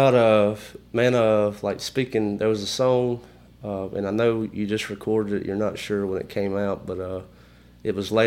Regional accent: Kennedy, Alabama, United States; And that kind of reminds me of, like, growing up in Kennedy. Like, we're seated right between Columbus, Mississippi, and Tuscaloosa, Alabama.

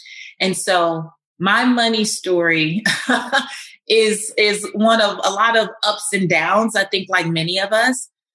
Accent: Los Angeles, California, United States; I'm from Leimert Park, South Central Los Angeles, where I didn't grow up with seeing people with fancy cars or big houses

